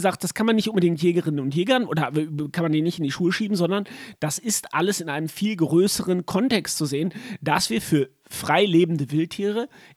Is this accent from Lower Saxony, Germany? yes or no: no; North Rhine-Westphalia, Germany; Und man war ja als Kind im Sauerland auch ganz viel in irgendwelchen Landgaststätten.